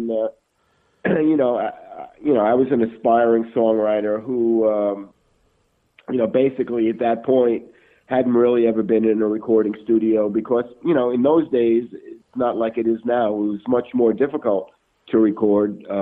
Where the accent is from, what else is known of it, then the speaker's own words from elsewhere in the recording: Brooklyn, New York, United States; here was, I was a kid growing up in Brooklyn.